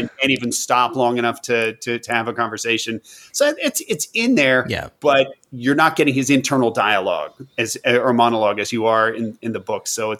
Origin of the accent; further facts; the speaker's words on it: West Virginia, United States; I'm from West Virginia. I grew up in a small town in West Virginia.